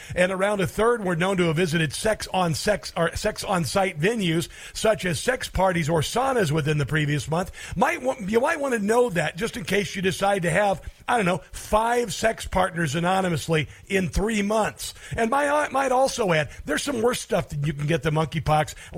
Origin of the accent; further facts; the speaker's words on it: Midwest, United States; And oddly enough, I grew up in the Midwest, and it's been 103 degrees before.